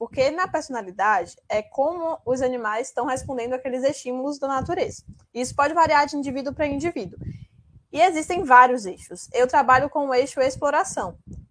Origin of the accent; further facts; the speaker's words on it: Bahia, Brazil; Sou baiana.